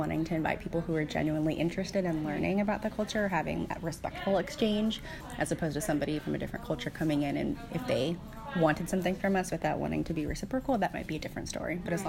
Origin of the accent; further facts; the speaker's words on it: San Diego, California, United States; So my family's from Guam. I grew up in San Diego, California, so my nationality technically, United States citizen, but I definitely identify more culturally with my Chamorro background.